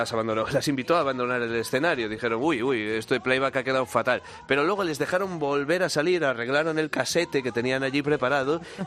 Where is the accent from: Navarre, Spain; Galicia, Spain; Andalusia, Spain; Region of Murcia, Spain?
Galicia, Spain; yo soy gallego, no me he criado con eso.